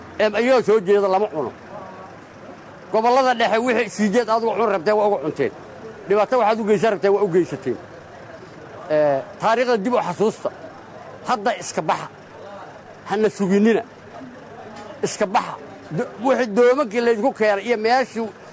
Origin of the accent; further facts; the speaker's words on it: Eelbuur, Galguduud, Somalia; born there; uu degmada Eelbuur la yiraahdo anigu aan ku dhashay